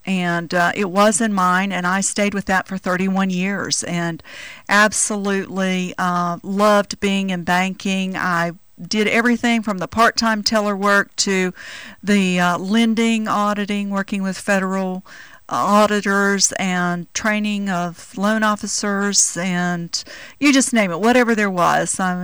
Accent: Zephyrhills, Florida, United States; I'm from a small town in Florida, Zephyr Hills, which is 28 miles north of Tampa.

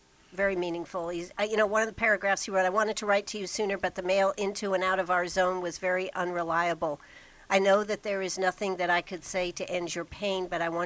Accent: Maine, United States; now in South Carolina, United States; You know, I've told you I'm from Maine originally, and growing up and during the Vietnam War and everything, I really didn't know anybody.

